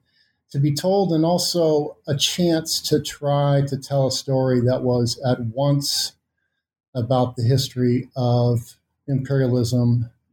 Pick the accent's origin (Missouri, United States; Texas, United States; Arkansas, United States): Missouri, United States; And because I am from Missouri, and because of the way that I have for a long time tried to link my intellectual life to political engagement of various kinds